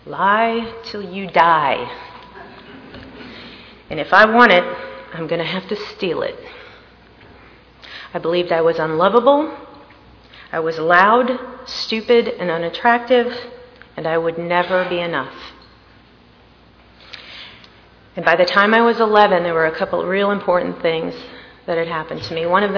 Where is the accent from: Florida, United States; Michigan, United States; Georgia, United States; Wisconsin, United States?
Wisconsin, United States; Milwaukee; born there; All right, I was born in Milwaukee, Wisconsin.